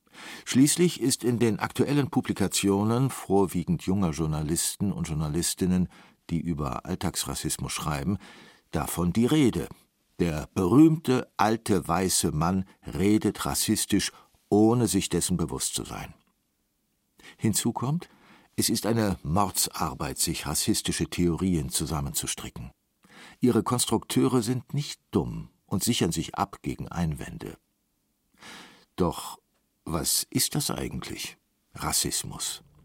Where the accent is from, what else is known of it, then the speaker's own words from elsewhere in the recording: Cologne, North Rhine-Westphalia, Germany; In meiner Heimatstadt Köln gehörten und gehören schwarze Menschen, Ostasiaten oder Menschen aus Klein- und Vorderasien zum Straßenbild.